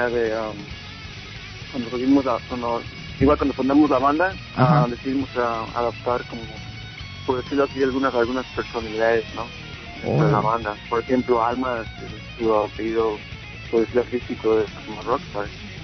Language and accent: Spanish; Mexico; now in Los Angeles, United States; Somos originalmente de México, pero estamos radicando acá en Los Ángeles, California.